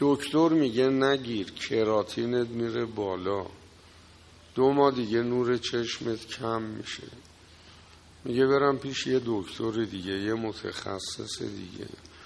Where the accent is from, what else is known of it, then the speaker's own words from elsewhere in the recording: Iran; و من ترکم